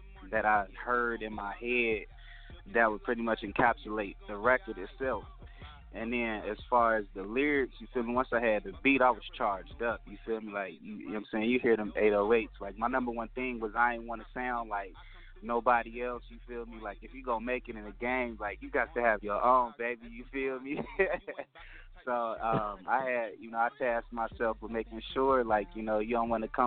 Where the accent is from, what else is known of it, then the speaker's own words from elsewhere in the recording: Cincinnati, Ohio, United States; now in Phoenix, United States; I'm originally from Cincinnati, Ohio. I'm sure you could probably tell that. And then I was pretty much forced to come